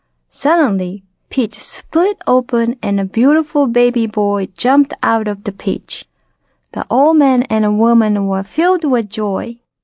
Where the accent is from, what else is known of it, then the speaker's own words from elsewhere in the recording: Japan; English is a second language; moved away as an adult; now in Washington, United States; I am from Japan. I came to United States 3 years ago. Now I live with my husband and two cats in Washington, D.C.